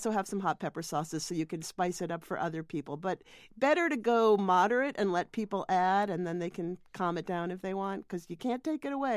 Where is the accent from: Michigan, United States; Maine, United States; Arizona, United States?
Maine, United States; I soaked black beans that were grown in Maine, in my hometown actually, overnight